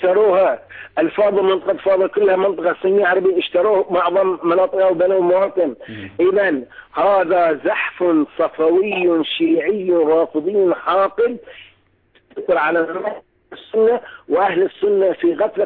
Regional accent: Bahrain; عندنا في البحرين

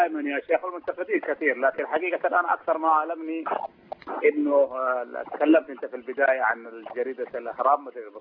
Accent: Saudi Arabia; أنا من السعودية ولست مصري

